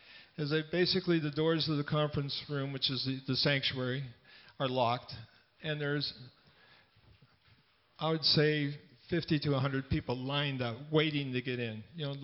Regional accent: Winnipeg, Manitoba, Canada; I said, I'm from Winnipeg.

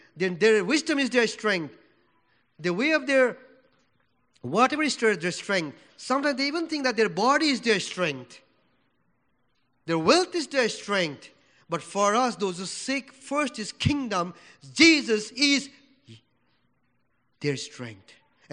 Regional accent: Nepal; English is a second language; English is not my language. I'm from Nepal.

